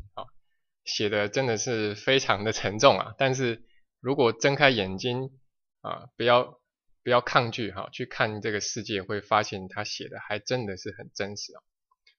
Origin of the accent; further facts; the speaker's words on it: China; 尤其我们中国人很努力的工作啊、攒钱啊，然后成家立业啊